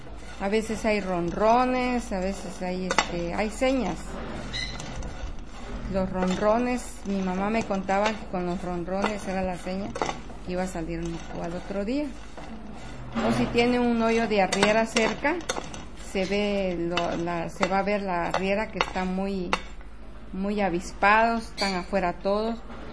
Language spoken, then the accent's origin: Spanish; Chiapas, Mexico; Soy nativa de acá de Tuzla, es la comida o el tradicional